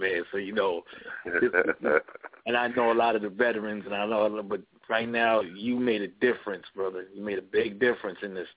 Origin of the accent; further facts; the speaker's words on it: Jamaica; You know, and I'm a Jamaican already